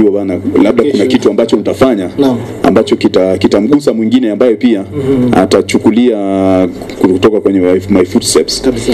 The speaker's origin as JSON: {"language": "Swahili", "town": "Ngong", "region": "Kajiado County", "country": "Kenya", "tie": "born or raised there", "said": "Natoka maeneo ya Ngong Town. Mzaliwa na pia nimekulia hapa hapa Ngong. Darasa la kwanza nimeanza Ngong Township Primary School."}